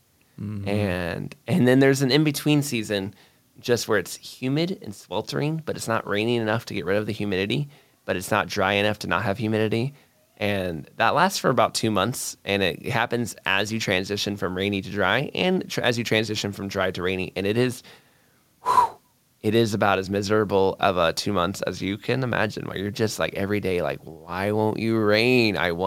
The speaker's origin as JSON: {"language": "English", "region": "Florida", "country": "United States", "said": "I'm from Florida, but I don't like super love the cold."}